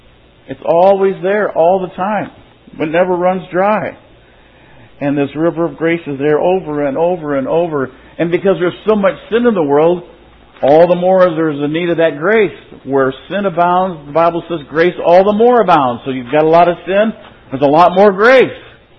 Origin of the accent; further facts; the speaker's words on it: Illinois, United States; now in Arizona, United States; I came from Illinois here. I go, this is a river? There's no water.